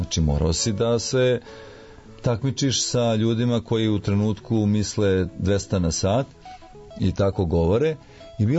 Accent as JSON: {"language": "Serbian", "town": "Pljevlja", "region": "Pljevlja Municipality", "country": "Montenegro", "tie": "born or raised there", "said": "u mom rodnom gradu, gde sam ja završio školu, gimnaziju, eto i rodio se."}